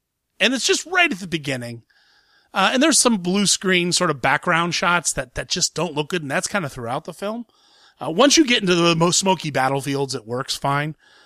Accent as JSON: {"language": "English", "town": "Columbus", "region": "Ohio", "country": "United States", "tie": "born or raised there", "said": "this week it is at the Drexel Theater in my hometown of Columbus, Ohio."}